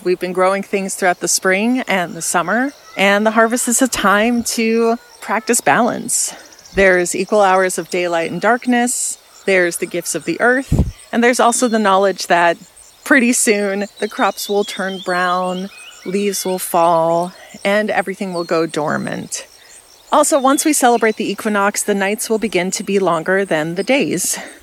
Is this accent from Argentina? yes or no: no; Cape Cod, Massachusetts, United States; It's something I did not grow up doing since I am from Cape Cod, and apple orchards for sure are not something that you find in great mass.